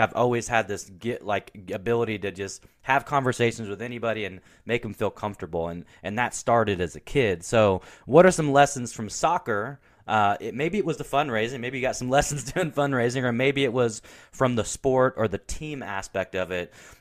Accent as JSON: {"language": "English", "town": "Portland", "region": "Oregon", "country": "United States", "tie": "born or raised there", "said": "I grew up in Portland, Oregon. My favorite team was the Portland Trailblazers."}